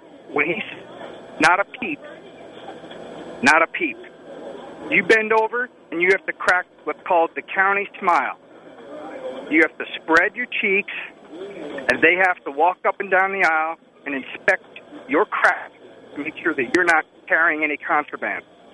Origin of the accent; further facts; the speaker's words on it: Long Island, New York, United States; I was born and raised in New York. I had some street smarts. I was born and raised in Long Island. Yeah, pretty tough communities, but not like New York City with the gangs.